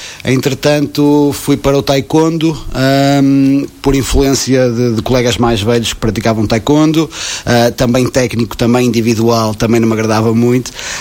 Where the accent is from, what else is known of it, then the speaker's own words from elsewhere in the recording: Aveiro, Portugal; eu sou um vareiro, eu venho da praia, venho dos Muris, sou natural dos Muris e passei a grande parte da minha vida na terra, portanto na minha terra, onde sou muito ligado às minhas raízes, à minha família, aos meus amigos